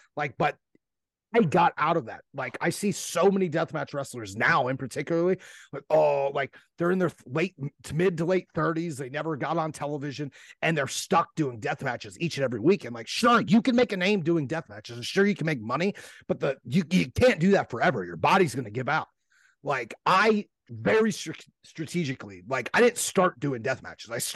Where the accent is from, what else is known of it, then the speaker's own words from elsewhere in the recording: Ohio, United States; I'm from Ohio. We got a whole different jargon over here. I mess up words all the time.